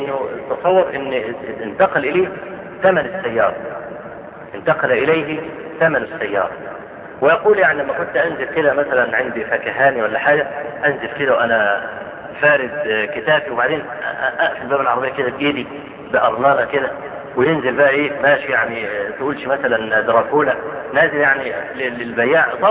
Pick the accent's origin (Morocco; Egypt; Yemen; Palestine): Egypt; شوف عندنا في مصر أصحاب العقول الدراكة اللي بيمخخوا يعملوا انتفاخ شربات